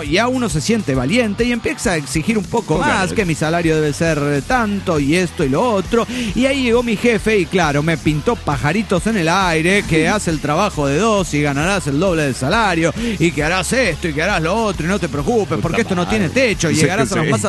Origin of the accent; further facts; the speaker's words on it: Colombia; now in Costa Rica; Hace algunos años llegué a vivir a Costa Rica, ya que soy colombiano.